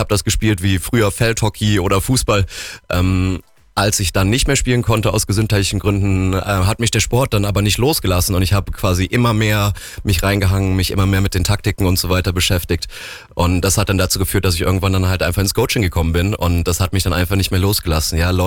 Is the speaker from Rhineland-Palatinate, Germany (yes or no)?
yes; Koblenz, Rhineland-Palatinate, Germany; born there; now in Allgäu, Germany; Ja, ich komme gebürtig aus Koblenz